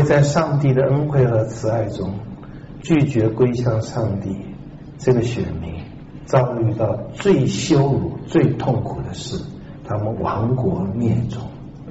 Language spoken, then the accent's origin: Chinese; Taiwan